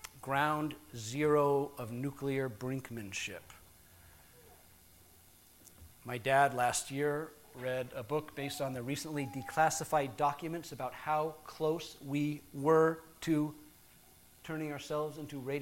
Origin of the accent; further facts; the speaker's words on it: Charleston, South Carolina, United States; born there; I was born in 1962 in Charleston, South Carolina.